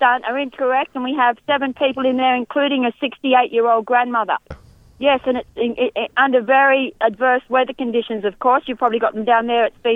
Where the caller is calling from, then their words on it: Shoalwater Bay, Queensland, Australia; Yes, this is right. We're reporting from Shoalwater Bay up here at the Peace Convergence Frontline Action.